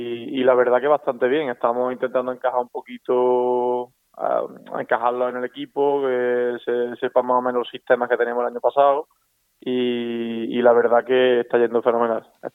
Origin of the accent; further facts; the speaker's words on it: Córdoba, Andalusia, Spain; varios de los jugadores de nuestro equipo, de Écija, pues somos de Córdoba